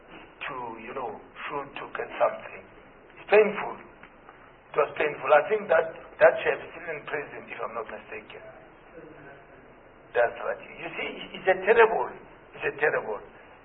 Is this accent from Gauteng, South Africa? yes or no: no; Limpopo, South Africa; You know, all of us, you know, I came from Limpopo. I know Thabo Makwetla.